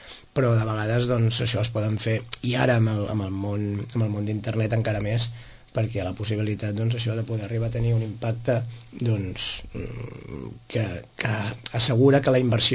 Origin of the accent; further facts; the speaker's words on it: Sitges, Catalonia, Spain; si estem treballem a Sitges perquè som de Sitges i per la comoditat de poder anar a dinar a casa i poder anar de 5 minuts de casa a la feina